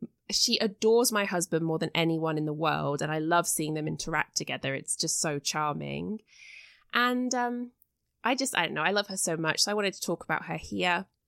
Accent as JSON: {"language": "English", "country": "United Kingdom", "lives_now": "United States", "said": "as a British person living in the US"}